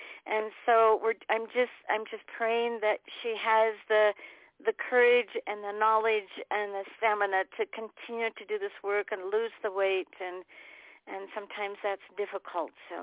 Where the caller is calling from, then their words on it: Prescott, Arizona, United States; from Prescott.